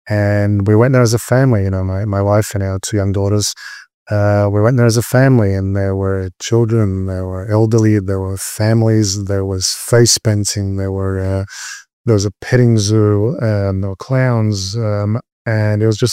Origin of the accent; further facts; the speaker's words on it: Sydney, New South Wales, Australia; And we left or we fled in 87 to Australia. Actually, to Sydney, and to be more specific, I grew up in Bondi. So I grew up on this beach, so I know it very well.